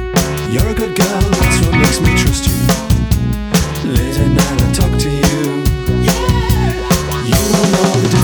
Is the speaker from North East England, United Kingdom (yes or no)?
yes; Billingham, North East England, United Kingdom; Growing up in Billingham, used to put on our mum's records.